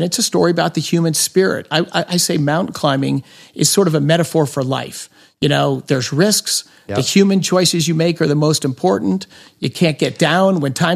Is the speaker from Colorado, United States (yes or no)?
yes; Colorado, United States; I grew up here in Colorado. We look straight at those mountains.